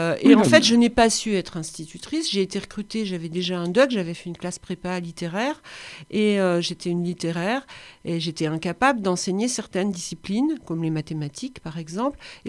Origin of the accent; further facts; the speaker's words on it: Bourgogne-Franche-Comté, France; born there; Alors c'est vrai aussi que je suis née dans le Jura et que c'est aussi une terre d'immigration.